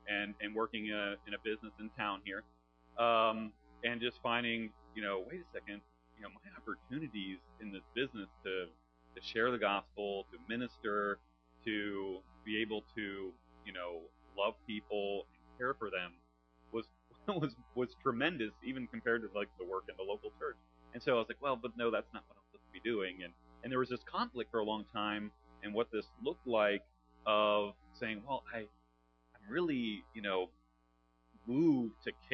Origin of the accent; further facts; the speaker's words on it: Cincinnati, Ohio, United States; Actually, I grew up in Cincinnati, Ohio, not in a Christian family.